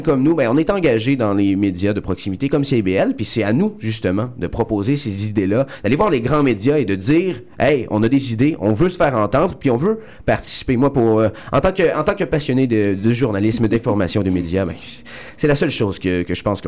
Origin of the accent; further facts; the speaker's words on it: Quebec, Canada; mais moi, je viens du Saguenay. J'étudie au Saguenay.